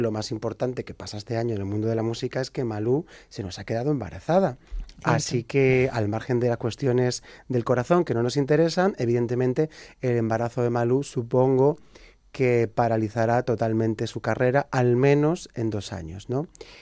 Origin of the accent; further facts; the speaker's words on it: Andalusia, Spain; yo que soy andaluz te digo